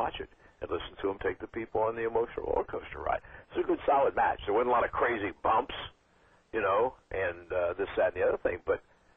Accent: Cincinnati, Ohio, United States; if I have the Cincinnati Reds here in my hometown

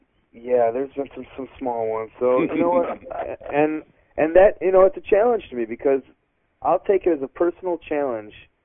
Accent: Chicago Ridge, Illinois, United States; And then, of course, Chicago Ridge, you know, my hometown.

